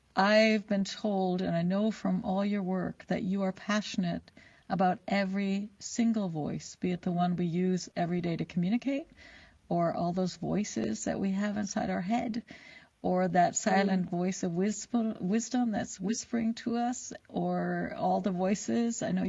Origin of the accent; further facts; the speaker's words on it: United States; now in Berlin, Germany; I grew up in America and I'm living in Berlin, Germany.